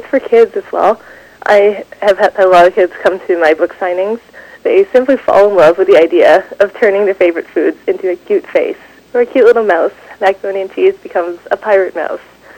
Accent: Vancouver, British Columbia, Canada; I also spend a lot of time in Vancouver, where I grew up, and I'm also in New York quite often.

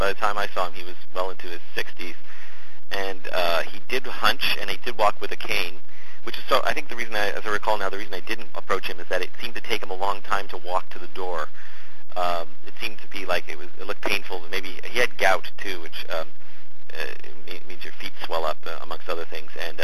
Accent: Toronto, Ontario, Canada; now in Vancouver, Canada; I'm from Toronto, I know exactly what he's talking about, and same reason I ended up in Vancouver, actually.

